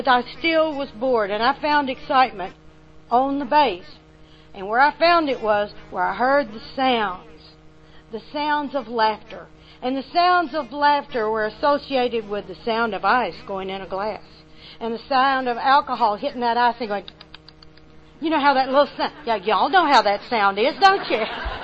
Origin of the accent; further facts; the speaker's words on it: Arkansas, United States; Now, I'm from Arkansas. We don't have that kind of snow.